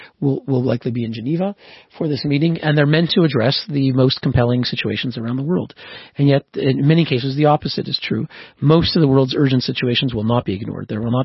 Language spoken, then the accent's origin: English; Canada; now in Switzerland; I'm Canadian. I live in Switzerland.